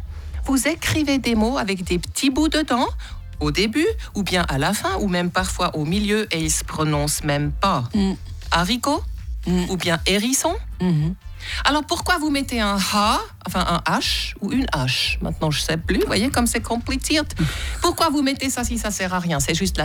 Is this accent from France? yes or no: no; Zurich, Switzerland; French is a second language; Mais moi, je suis suisse alémanique.